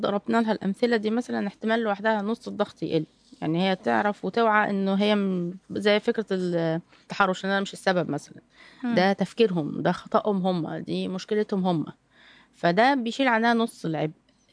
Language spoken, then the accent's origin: Arabic; Egypt; واحنا اسره مصريه الفكر وثقافة مختلفة